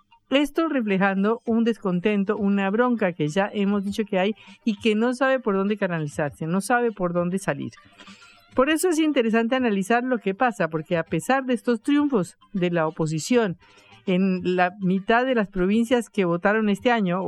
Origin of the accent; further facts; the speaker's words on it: Colombia; recalaremos en mi país, Colombia